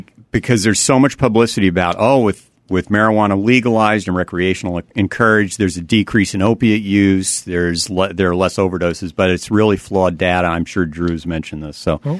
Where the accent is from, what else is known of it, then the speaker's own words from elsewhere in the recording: New York, United States; I'm from New York. This is the right way to pronounce words.